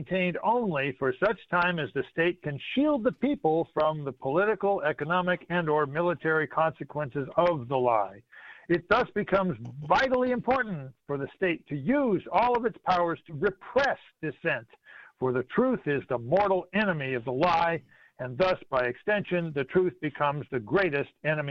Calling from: Mesa, Arizona, United States; I'm still in Mesa, Arizona.

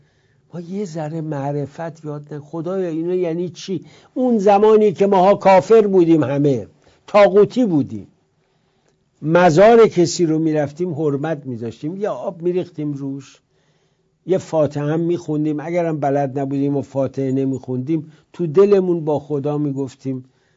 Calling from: Erbil, Kurdistan Region, Iraq; من کرد هستم، از پایتخت اقلیم کردستان تماس میگیرم، یعنی از شهر اربیل.

